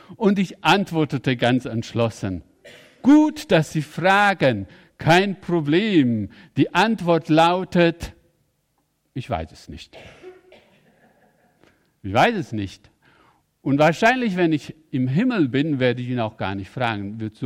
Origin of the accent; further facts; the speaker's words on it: Transylvania, Romania; moved away; In meiner Herkunftsgemeinde aus Siebenbürgen, wo ich herkomme, da wurde sehr viel Wert darauf gelegt, dass wir evangelisieren. Und das war ja gar nicht so ungefährlich, weil wir lebten in einem kommunistischen Regime